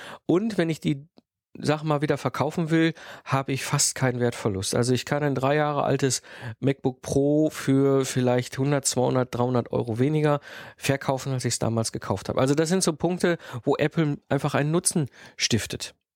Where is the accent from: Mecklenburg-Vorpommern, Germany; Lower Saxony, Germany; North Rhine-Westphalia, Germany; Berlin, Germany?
North Rhine-Westphalia, Germany; Ich komme ursprünglich gebürtig aus dem Ruhrpott. Ich bin zwischen Kohle und Stahl groß geworden.